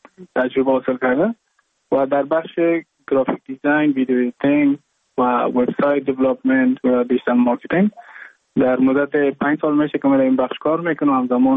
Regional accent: Mazar-i-Sharif, Balkh, Afghanistan; now in India; از مزار شریف هستم، از قریه شیرآباد که از قریه درفتاده مزار شریف بخش میباشم که ما در سال 2019 ماه جون به هندوستان آمدم

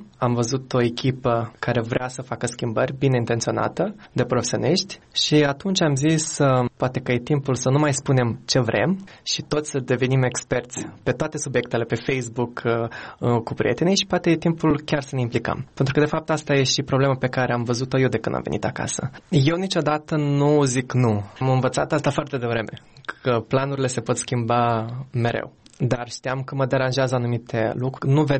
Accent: Chișinău, Moldova; moved away; Era și după 7 aprilie, în 2010 am plecat din Chișinău, trăind acolo. Oricum, mereu am fost foarte atașat de țară, în primul rând pentru că familia mea este aici.

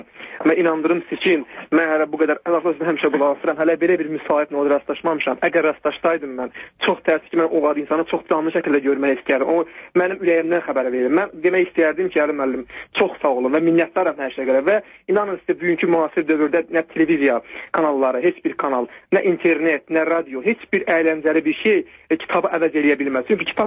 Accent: Karabakh, Azerbaijan; mən özüm rayon uşağıyam, yəni Qarabağlıyam.

